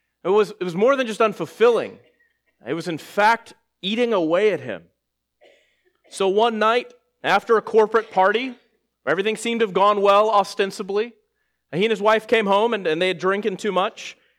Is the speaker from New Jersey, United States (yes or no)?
no; Texas, United States; so you might not have heard that before, that I'm from Texas.